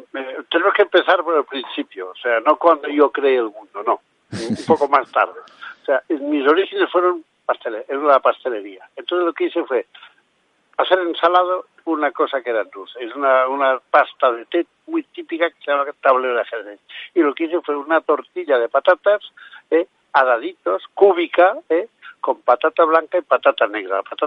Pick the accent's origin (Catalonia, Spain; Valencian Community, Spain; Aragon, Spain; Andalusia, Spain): Catalonia, Spain; born there; now in Majorca, Spain; Yo soy catalán de nacimiento, pero está claro que por tiempo, en sitios que he vivido, donde menos soy es de Cataluña, porque he vivido muchísimos más años fuera de Cataluña que en Cataluña